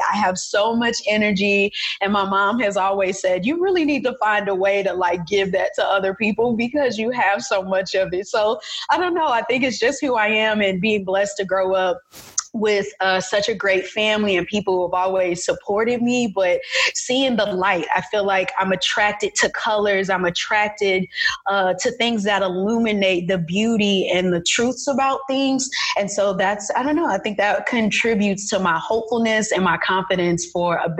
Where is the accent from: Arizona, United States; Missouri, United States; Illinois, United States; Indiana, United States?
Missouri, United States; St. Louis; I'm born and raised in St. Louis. This is my home. I'm 29 years old